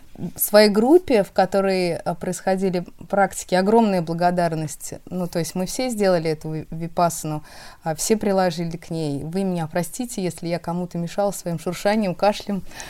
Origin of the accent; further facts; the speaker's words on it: Samara, Samara Oblast, Russia; я из Самары.